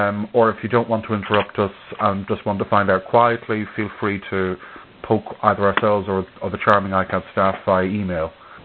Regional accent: Ireland; Remember, I am Irish.

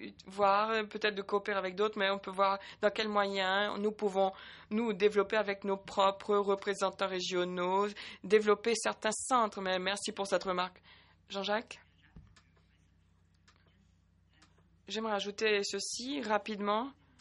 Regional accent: Brazil; je suis du Brésil

